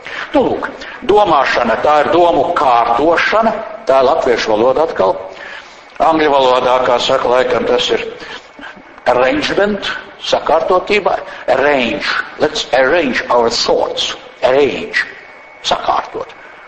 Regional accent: Valka Municipality, Latvia; tas ir manā dzimtajā pusē, tas ir ceļš netālu no Valkas braucot uz Smilteni

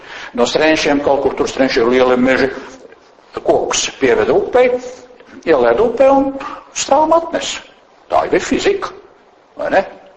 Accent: Valka, Valka Municipality, Latvia; born there; Es esmu piedzimis Valkā kara laikā. Nu, lielais otrais pasaules karš, kas nu bija, vai ne, es piedzimu Valkā 42. Gadā, 1900, protams, nu pagājušā gadsimta

